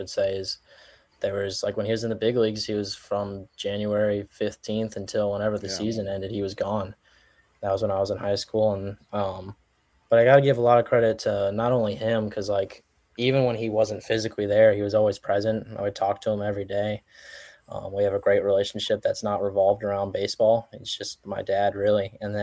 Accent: Tampa, Florida, United States; now in Norfolk, United States; I grew up mostly in Tampa, but in my early life, I lived in a few different spots.

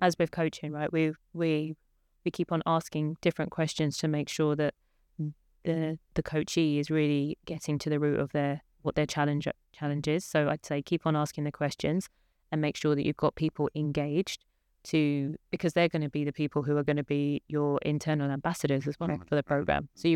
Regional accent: London, United Kingdom; having that diversity really naturally growing up in South London.

